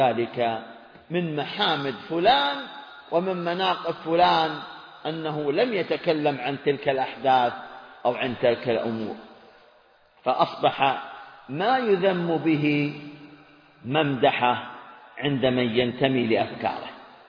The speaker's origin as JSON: {"language": "Arabic", "country": "Saudi Arabia", "said": "نعم، نحن من المملكة العربية السعودية، نحن سعوديون، انتماؤنا لهذا الوطن."}